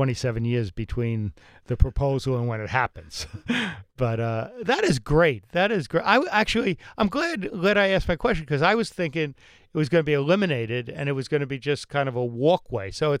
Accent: Bronx, New York, United States; born there; So, I mean, I was born in the Bronx, so for the sake of our listeners throughout the country, it's really the Bronx stream.

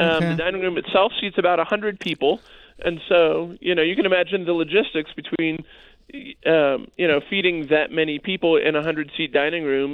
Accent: Pennsylvania, United States; I can't claim to do it in true New Yorker style, although I grew up in Pennsylvania.

